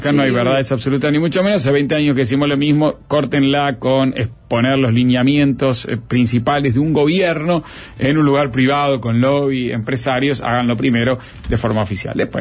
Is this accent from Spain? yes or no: no; Uruguay; En los 70, los 80, que yo vivía acá en este país, no sé dónde vivías tú, pero yo vivía acá en Uruguay de chiquito, nací en Uruguay